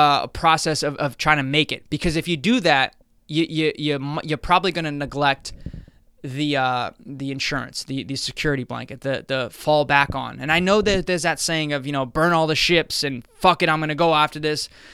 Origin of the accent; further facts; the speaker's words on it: Boston, Massachusetts, United States; I'm from Boston, Massachusetts, as you guys know.